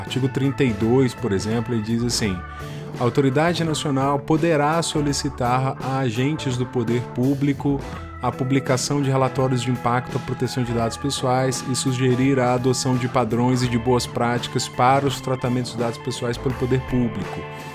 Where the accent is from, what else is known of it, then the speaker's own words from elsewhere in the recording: Minas Gerais, Brazil; eu sou mineiro, né?